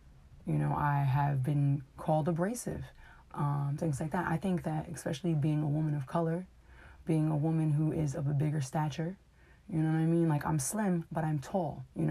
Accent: Brooklyn, New York, United States; But, okay, so I'm from New York. I'm going to say that. And I grew up in Bed-Stuy.

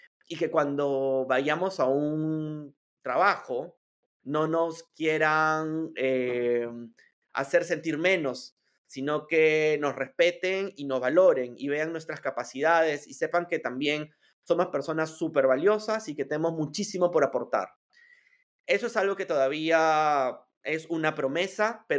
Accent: Piura, Peru; now in Lima, Peru; yo soy un chico de Piura que ven a Lima

